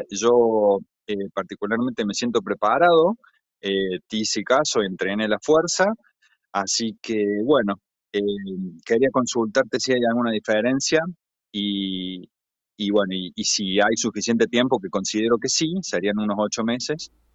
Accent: Córdoba, Argentina; soy de Córdoba, Argentina.

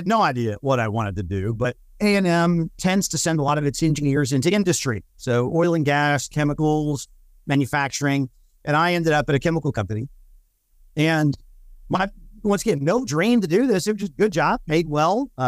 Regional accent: Dallas, Texas, United States; so I grew up in Dallas area. Mom and dad both teachers.

